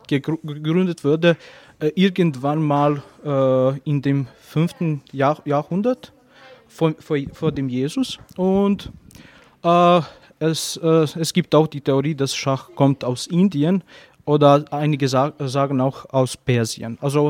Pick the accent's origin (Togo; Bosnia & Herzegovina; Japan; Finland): Bosnia & Herzegovina; now in Salzburg, Austria; Ich komme ursprünglich aus Bosnien und ich bin auch der Landestrainer in Salzburg.